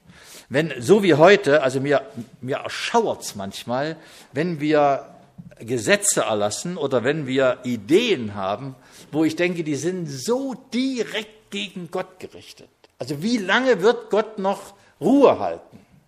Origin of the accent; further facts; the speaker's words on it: East Germany, Germany; Ich bin ja nur in der DDR groß geworden